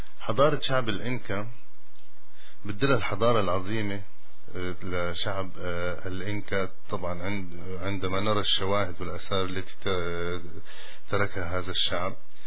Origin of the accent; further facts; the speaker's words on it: Syria; عندنا بسوريا